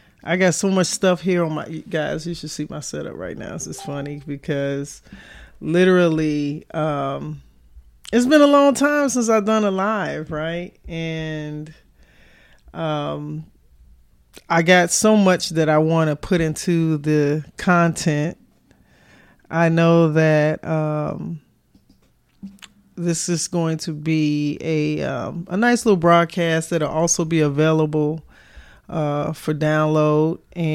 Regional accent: Chicago, Illinois, United States; now in US South; But I was born and raised in Chicago, and a lot of my family's still there in Chicago, right?

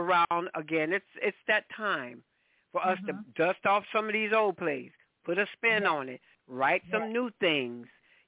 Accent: Mullins, South Carolina, United States; born there; I was born in Mullins.

